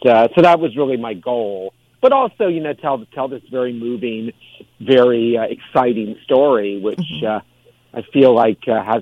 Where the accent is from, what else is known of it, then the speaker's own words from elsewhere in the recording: San Francisco Bay Area, California, United States; Well, I was only 10 at the time, and although I'm local, like you, I grew up in the Bay Area